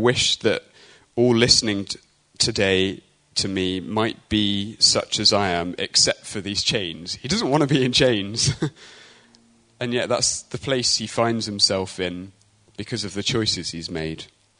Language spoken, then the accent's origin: English; Basingstoke, South East England, United Kingdom; I'm from Basingstoke, and it reminded me of the Basingstoke riots.